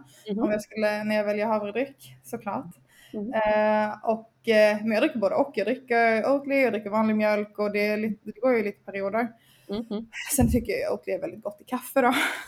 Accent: Skåne, Sweden; born there; now in Gothenburg, Sweden; Jag är ju född i Skåne men har flyttat till Göteborg. Men jag har inte lagt till med någon Göteborgsdialekt.

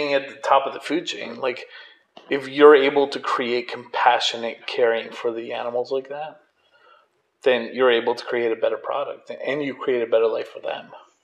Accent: Mexico; It's in Mexico. I'm from Mexico. My family's from Mexico.

